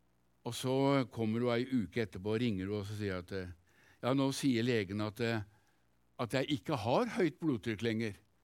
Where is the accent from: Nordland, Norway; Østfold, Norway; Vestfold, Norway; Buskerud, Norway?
Østfold, Norway; Halden; gjennom det kallet jeg fikk i Jesusbevegelsen og Jesusvekkelsen hjemme i Halden